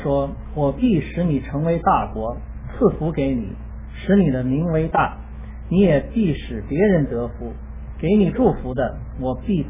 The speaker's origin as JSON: {"language": "Chinese", "country": "China", "said": "对于这一点，其实我们中国人的祖先呢早就有所领悟。"}